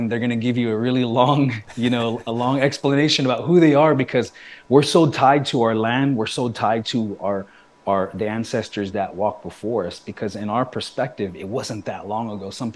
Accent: Salt River, Arizona, United States; so I grew up on the Anakamir to Autham community, the Salt River. Our government name is Salt River Pima Maricopa Indian Community

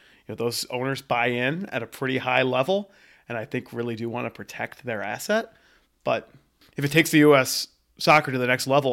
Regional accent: Buffalo, New York, United States; my hometown at Buffalo, New York

